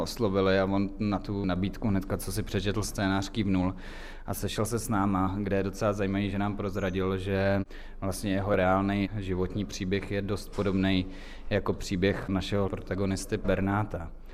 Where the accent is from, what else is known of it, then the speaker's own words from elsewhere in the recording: Krkonoše, Czechia; jelikož jsme oba vlastně ze Sudet, Pavel je z plzeňských Sudet, já jsem zase z krkonošských Sudet